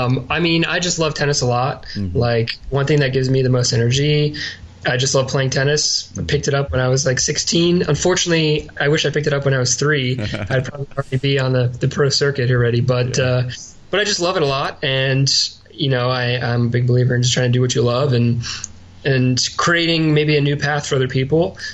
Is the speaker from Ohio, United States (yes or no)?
no; Edison, New Jersey, United States; now in Delaware, United States; I'm from New Jersey originally, you know, central North Jersey or Edison area.